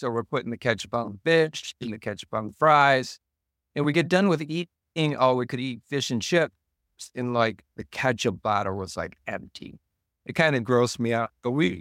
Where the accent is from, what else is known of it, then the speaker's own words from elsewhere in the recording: Seattle, Washington, United States; born there; Born in Seattle, but my mom is Canadian, so I'm Canadian.